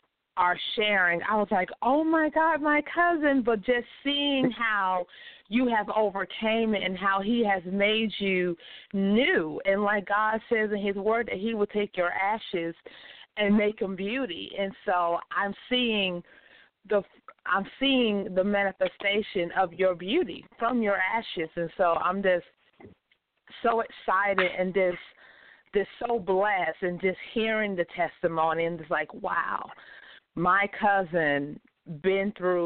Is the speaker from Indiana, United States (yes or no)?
no; Atlanta, Georgia, United States; I'm from Atlanta, Georgia.